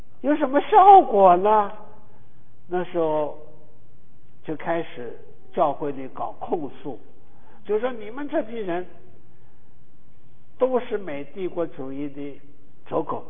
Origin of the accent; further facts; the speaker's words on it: China; 我来自于大陆的，我们是在大陆生活了几十年的新中国的一代传道人的后辈，